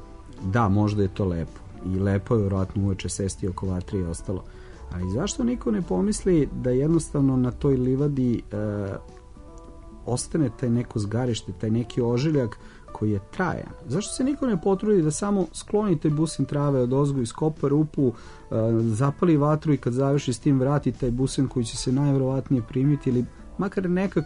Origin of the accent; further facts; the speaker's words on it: Belgrade, Serbia; ja sam rođen i živim u Beogradu